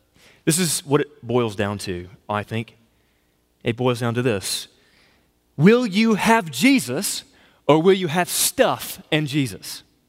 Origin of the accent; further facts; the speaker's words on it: the South, United States; But I'm from the South, and I see a lot of it.